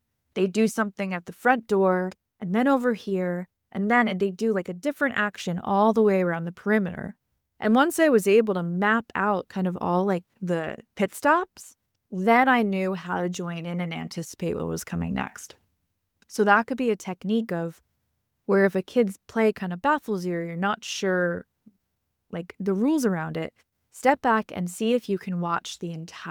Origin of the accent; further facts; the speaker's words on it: Long Island, New York, United States; I'm from Long Island. We say Mario and I get made fun of.